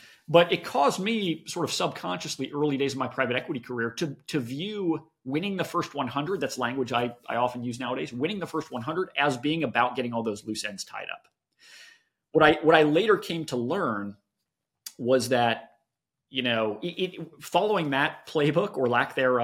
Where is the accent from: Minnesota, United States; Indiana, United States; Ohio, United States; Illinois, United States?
Ohio, United States; Cincinnati; So to take you way back quickly, just for context, I'm a Midwesterner born and bred, grew up in Cincinnati, Ohio.